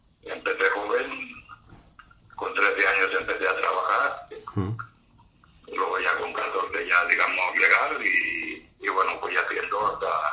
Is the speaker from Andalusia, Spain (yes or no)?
no; Barcelona, Catalonia, Spain; Bueno, yo soy de origen de Barcelona.